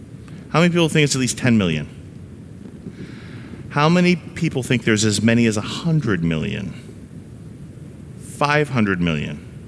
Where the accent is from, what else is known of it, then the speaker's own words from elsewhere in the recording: New England, United States; When I was growing up in New England, I grew up in a non-Christian family, non-church attending.